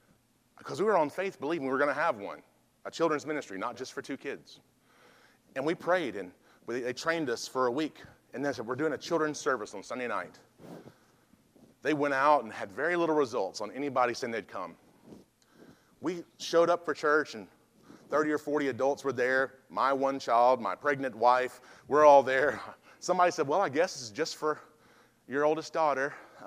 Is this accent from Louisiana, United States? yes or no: no; Mississippi, United States; People always said, when I came from Mississippi, we always said, thank God for, well, never mind, we're number 50.